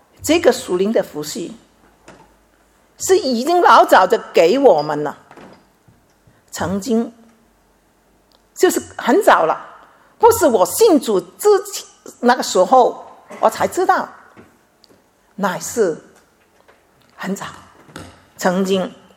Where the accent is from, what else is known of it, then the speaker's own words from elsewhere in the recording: China; 你知道吗？我们中国人很喜欢人胖胖的、肥肥的